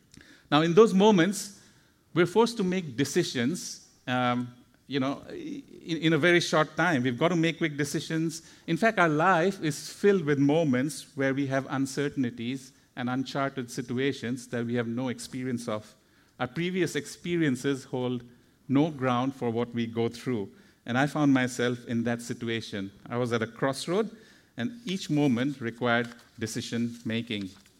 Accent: India; now in Singapore; Now, I grew up in India, and the school education process there is pretty rigorous, probably a little bit like how it's here in Singapore.

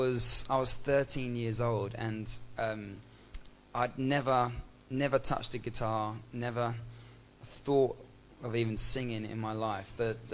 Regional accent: Tottenham, London, United Kingdom; also born or lived in Littlehampton; My dad, we grew up in North London, a place called Tottenham, and my dad got a job with a band called … so we moved down to the south coast to a little town called Littlehampton

